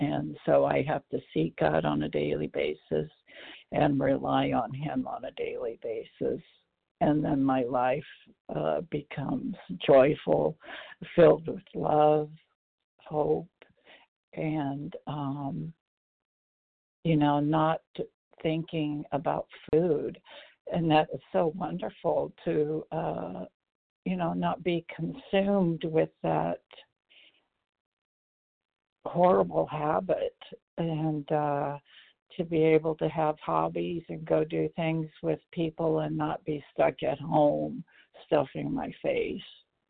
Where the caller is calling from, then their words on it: Katy, Texas, United States; from Katy, Texas.